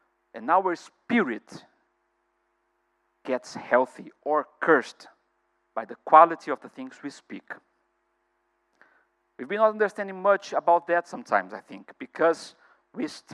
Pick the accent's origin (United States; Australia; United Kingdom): United Kingdom; Especially as a British, sometimes I can overspeak.